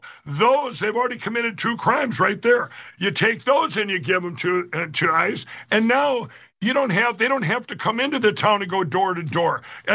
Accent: Minnesota, United States; On my home state of Minnesota, with the footprint we have, with the cards we're dealt

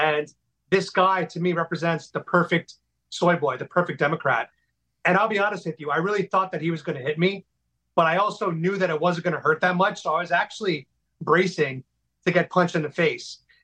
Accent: New York City, New York, United States; Yeah, so I'm from New York. I'm from New York City. I've been living there since I was about 2 months old. So I'm almost a native New Yorker.

